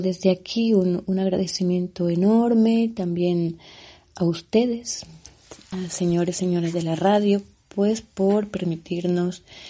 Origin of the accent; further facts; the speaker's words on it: Ecuador; una mantita que han tejido pues las mujeres del Ecuador, mi país de origen.